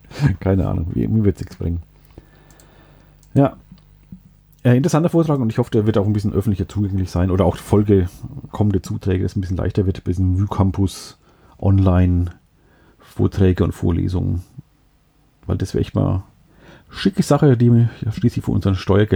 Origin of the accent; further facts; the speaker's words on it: Schweinfurt, Bavaria, Germany; born there; die Stadt Haßfurt, unweit meiner Geburtsstadt Schweinfurt